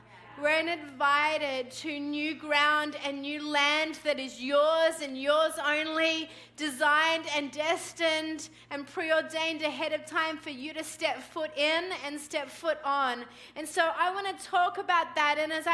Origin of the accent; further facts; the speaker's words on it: Sydney, New South Wales, Australia; moved away as an adult; And we are from Sydney, born and raised 30 years in Sydney, Australia.